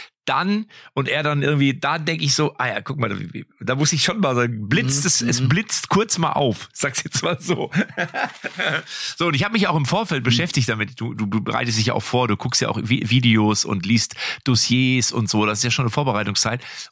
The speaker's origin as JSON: {"language": "German", "country": "Romania", "second_language": "German", "moved": "yes", "lives_now": "Germany", "said": "aus Rumänien bin ich rübergezogen nach Deutschland"}